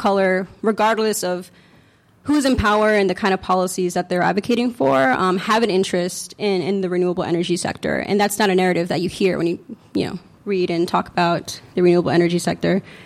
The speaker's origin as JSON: {"language": "English", "town": "Uniondale", "region": "New York", "country": "United States", "tie": "born or raised there", "said": "I grew up in Uniondale. It's a little town in Long Island, and it's predominantly Black and Latino"}